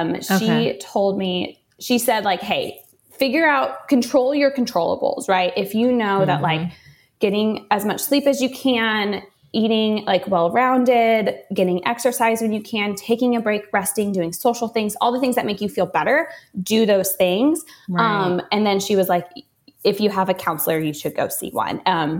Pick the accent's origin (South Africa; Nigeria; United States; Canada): United States; Texas; So I am born and raised in Texas, still live here now, love it.